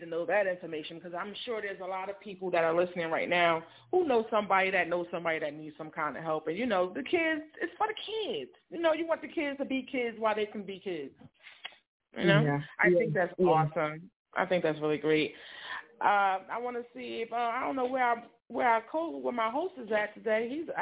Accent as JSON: {"language": "English", "town": "Newark", "region": "New Jersey", "country": "United States", "said": "Yeah, I'm from New Jersey, so I'm from Newark, New Jersey."}